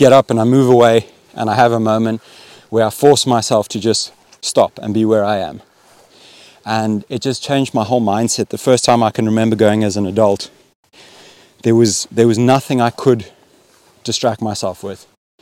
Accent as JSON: {"language": "English", "country": "Botswana", "tie": "born or raised there", "said": "grew up in Botswana. I wasn't watching Star Trek. I was outside."}